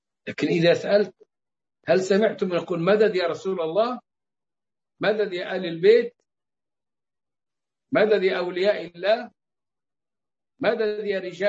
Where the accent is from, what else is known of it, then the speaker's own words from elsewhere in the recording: Egypt; نحن كمصريين